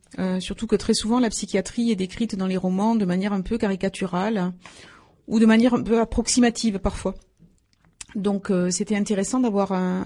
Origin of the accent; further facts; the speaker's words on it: Toulouse, Occitanie, France; born there; Et quant à moi, je suis née à Toulouse, d'une mère qui appartient vraiment à une vieille famille toulousaine. Donc je suis très très attachée à ma ville.